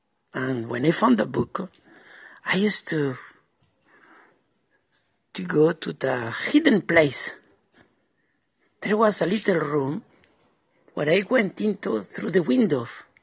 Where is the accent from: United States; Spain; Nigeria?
Spain; from Spain.